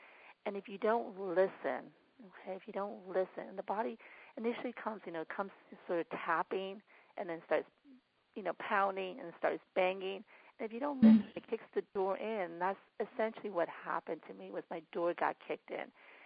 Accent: Myanmar; now in United States; and I wasn't born here in the States. I grew up in Burma, or Myanmar, as it's called now.

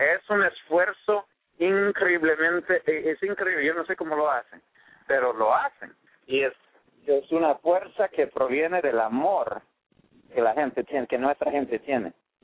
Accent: San Francisco, California, United States; born there; yo nací en San Francisco, California. Y yo nací en una colonia salvadoreña, o sea, estaba en Cat Street, en la Misión, y todo el mundo era latino

